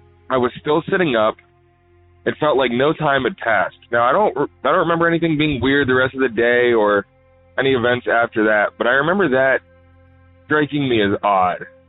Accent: Ohio, United States; Hey Derek … I'm from Ohio

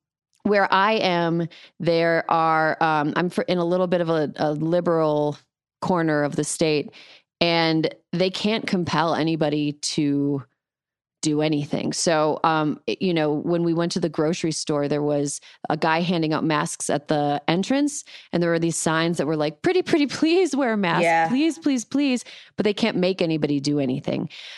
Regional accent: Wisconsin, United States; Wisconsin, my home state, and I'm also right now wearing a shirt that says Door County, Wisconsin.

